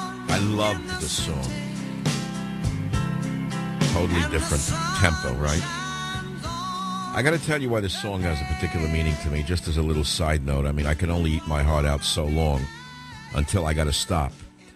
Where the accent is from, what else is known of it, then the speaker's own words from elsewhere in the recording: San Francisco, California, United States; Let's go to Greg on KSFO in my hometown of San Francisco.